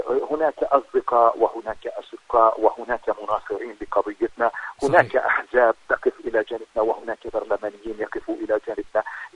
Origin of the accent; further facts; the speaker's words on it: Palestine; ولكن نحن كفلسطينيين للأسف الشديد لم نصل إلى هذه المرحلة